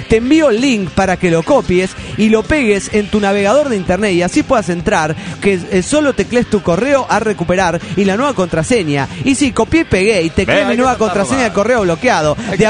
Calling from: Tijuana, Baja California, Mexico; de Tijuana, Chavache, California, México.

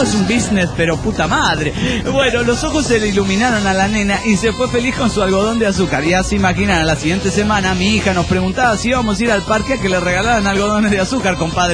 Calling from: Tegucigalpa, Francisco Morazán, Honduras; de Tegucigalpa, Honduras.

